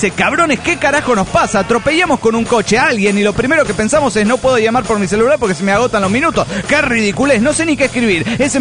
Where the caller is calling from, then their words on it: Morelia, Michoacán, Mexico; de Morelia, Michoacán, México.